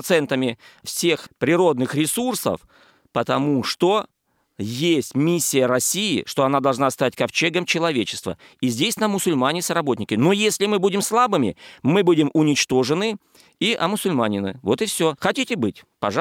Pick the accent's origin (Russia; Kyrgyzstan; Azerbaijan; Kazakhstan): Kyrgyzstan; Но я сам с Азии, я вырос в Киргизии